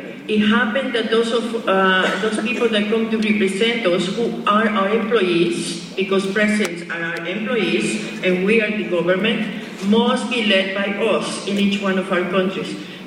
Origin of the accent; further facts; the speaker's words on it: El Salvador; I am from El Salvador